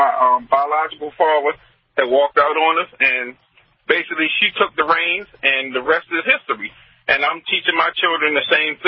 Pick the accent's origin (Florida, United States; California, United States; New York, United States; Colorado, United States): New York, United States; Queens; You know, where I came from, we came from the Queens Projects, and we came from the concrete ghetto, Jackson Heights. Anyone knows anything about New York, you already know what Jackson Heights is.